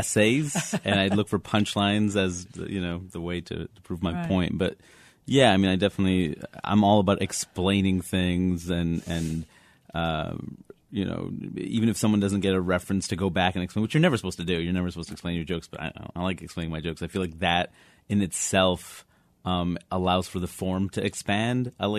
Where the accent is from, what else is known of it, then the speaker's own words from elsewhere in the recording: Queens, New York, United States; I grew up in Queens, New York, which is the most diverse place in the world.